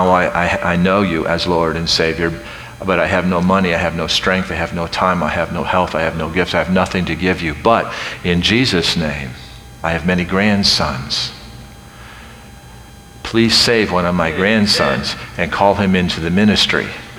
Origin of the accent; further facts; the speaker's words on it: Mansfield, Ohio, United States; now in Albany, United States; But in reality, I'm from Mansfield, Ohio. God called me to New York.